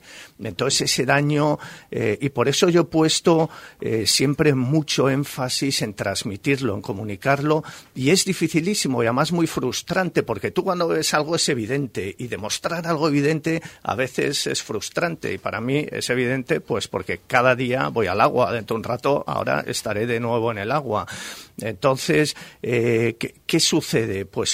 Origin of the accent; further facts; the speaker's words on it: Lekeitio, Basque Country, Spain; now in Balearic Islands, Spain; Crecí ahí en Lekeitio, ¿no? En Vizcaya